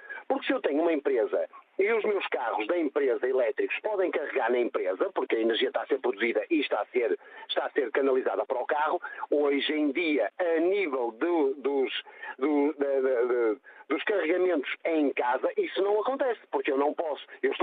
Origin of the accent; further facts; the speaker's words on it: Porto, Norte, Portugal; eu moro aqui, eu sou da região do Porto